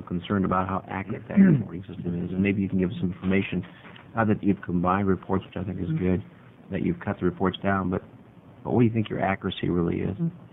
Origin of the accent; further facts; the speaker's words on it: Medford, Oregon, United States; Several questions are basically interlocked here, Madam Chair. I'm from Medford. I'm a physician